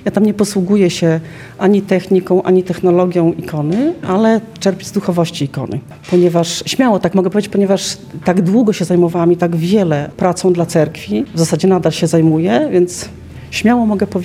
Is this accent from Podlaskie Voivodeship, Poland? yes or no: yes; Podlaskie Voivodeship, Poland; chociaż mieszkam w tej chwili na Podkarpaciu, wiadomo, tam mieszkają grekokatolicy, ale doskonale wiedzą, że pochodzę z Podlasia